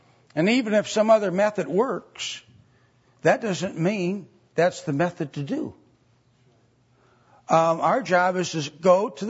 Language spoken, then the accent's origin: English; Delafield, Wisconsin, United States; we were to come back to Wisconsin and start a church. I was hoping it would be my hometown of Delafield.